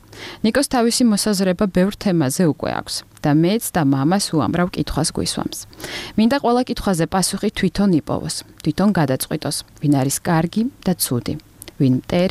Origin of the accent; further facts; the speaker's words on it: Moscow, Russia; moved away as an adult; now in Georgia; ასე გახდა რუსეთის დედაქალაქი ადგილი, სადაც მე გავიზარდე და სკოლა დავამთავრე.